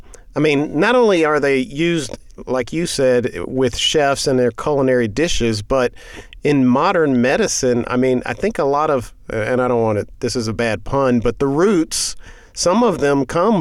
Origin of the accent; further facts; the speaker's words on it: Germany; now in United States; I grew up in Germany, and we were always going to the quote-unquote local market.